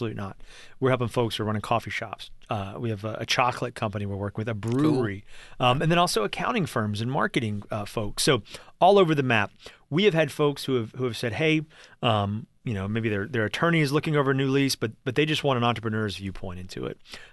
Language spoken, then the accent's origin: English; Nashville, Tennessee, United States; I grew up in Nashville, so one of those who's been here a long time